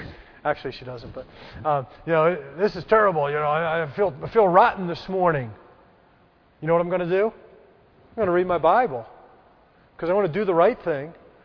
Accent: Philadelphia, Pennsylvania, United States; accent: Philadelphia; I've got that Philadelphia speak in me, so I sometimes don't say things just right.

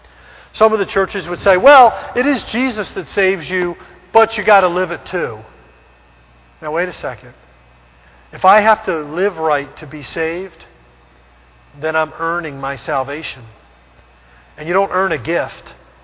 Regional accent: Philadelphia, Pennsylvania, United States; I'm from Philadelphia, I say orange, you know.

